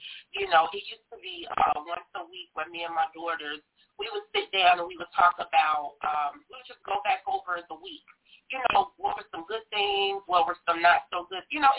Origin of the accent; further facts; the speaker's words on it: Chicago, Illinois, United States; Born and raised in Chicago, Illinois, Inglewood, and then I was on the west side of Chicago for about 20 years before I moved back south.